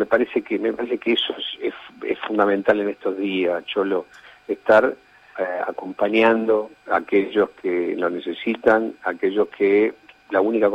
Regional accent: Argentina; quiénes somos los argentinos, nuestra cultura, la argentinidad

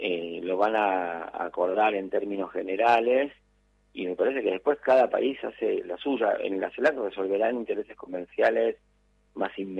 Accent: Argentina; ya viéndolo como argentino

